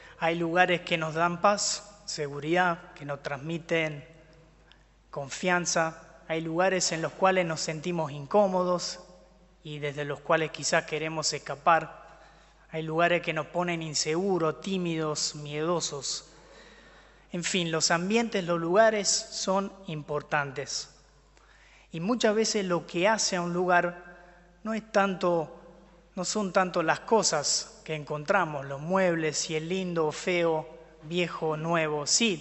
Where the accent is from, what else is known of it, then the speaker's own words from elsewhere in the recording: Italy; Spanish is a second language; como soy italiano